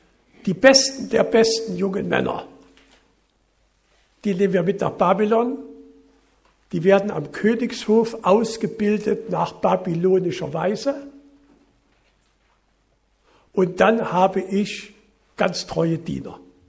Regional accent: Kassel, Hesse, Germany; Ich komme ja aus Kassel, das ist die Stadt der Gebrüder Grimm.

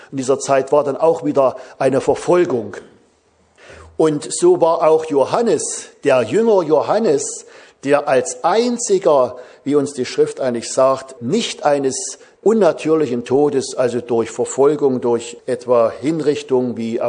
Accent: Thuringia, Germany; Das war bei mir während einer Evangelisation in einer ganz kleinen Gemeinschaft damals, wo ich herstamme aus Thüringen.

